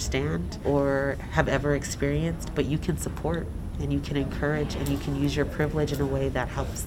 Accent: Tucson, Arizona, United States; I grew up here in Tucson.

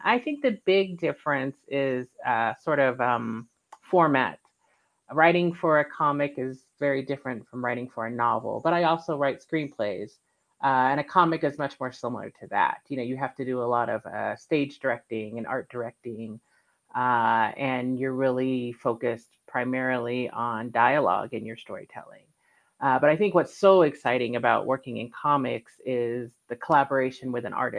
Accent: Texas, United States; I am Black and Indigenous. I'm also an adoptee. And I grew up in Texas.

